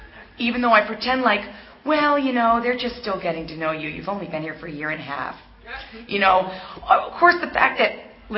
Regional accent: U.S. Virgin Islands; you know, I'm from the Virgin Islands. If any of you were in my home meeting of about 6 people

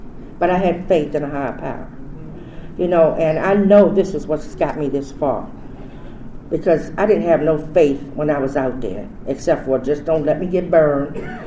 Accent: Washington, District of Columbia, United States; I came here, you know, I'm from Northwest D.C., Georgia Avenue, Moore Street.

